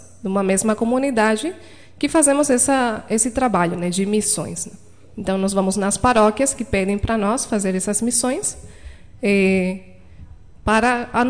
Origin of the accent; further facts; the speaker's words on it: Paraguay; accent: Spanish; Portuguese is a second language; Então todos somos paraguaios, as irmãs e os irmãos somos paraguaios, então... Às vezes vai se notar o sotaque, né, de espanhol, né?